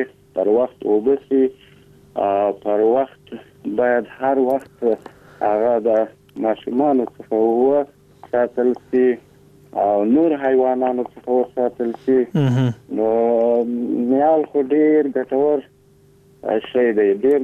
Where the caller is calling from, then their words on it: Faryab, Afghanistan; دلته یو دغه کلی کې یو.